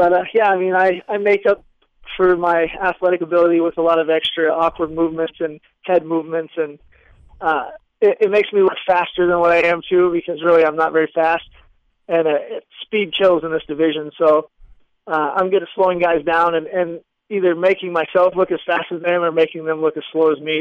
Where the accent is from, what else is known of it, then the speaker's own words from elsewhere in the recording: Wichita, Kansas, United States; I was hanging out in my hometown, and I think people could just tell that I was a fighter, and nobody knows who I am, and in Wichita